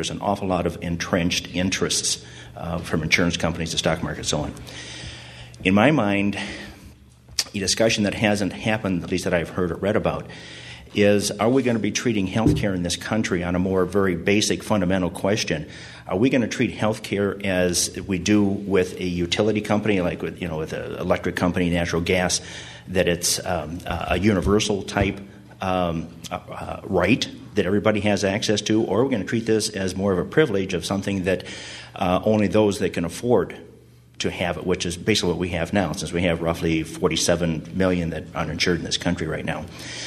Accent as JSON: {"language": "English", "town": "Fremont", "country": "United States", "said": "I'm from Fremont."}